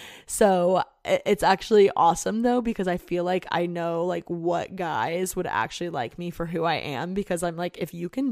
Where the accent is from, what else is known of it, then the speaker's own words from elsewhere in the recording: Indiana, United States; moved away as an adult; I just want to get out of Indiana. Like I hate my hometown. I'm too cool for this.